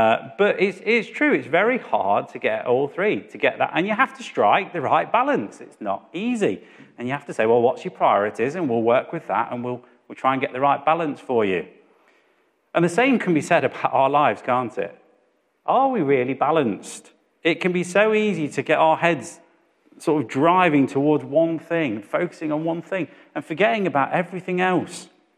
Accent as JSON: {"language": "English", "town": "Thurlaston", "region": "England", "country": "United Kingdom", "tie": "born or raised there", "said": "You know, growing up in Thurleston, not too far away, we used to come and visit here."}